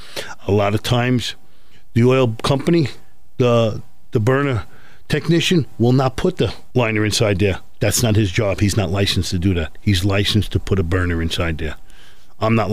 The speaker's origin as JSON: {"language": "English", "region": "New York", "country": "United States", "moved": "yes", "said": "Well, I'm originally here from New York. I've been out here for the last 9 years. And I'm sorry if I can't get rid of this accent, but it's here to stay."}